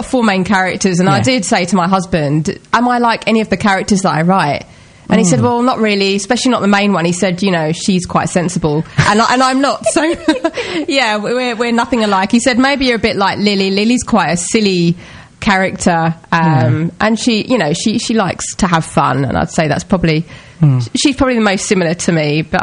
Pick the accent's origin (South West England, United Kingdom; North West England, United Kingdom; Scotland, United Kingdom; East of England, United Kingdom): East of England, United Kingdom; Chelmsford; born there; Yes, I was born in Chelmsford. Do you want to go through the whole 43 years?